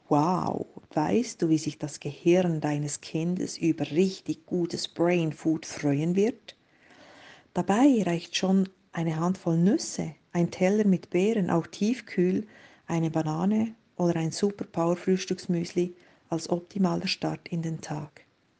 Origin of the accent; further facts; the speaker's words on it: Switzerland; wie ihr vielleicht hört, komme ich aus der Schweiz. Ich arbeite in Thun als Ernährungscoach, bin selber Mutter von zwei Kindern